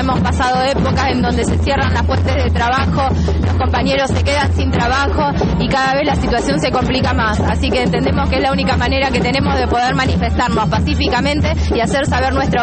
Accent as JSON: {"language": "Spanish", "town": "Rosario", "region": "Santa Fe", "country": "Argentina", "said": "venimos nosotros de Rosario, del Sindicato Municipal de Rosario"}